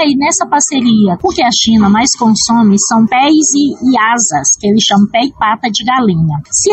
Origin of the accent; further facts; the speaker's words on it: Maranhão, Brazil; Nasci e criei lá no Maranhão. Eu sou quebradeira de coco e filha de quebradeira de coco.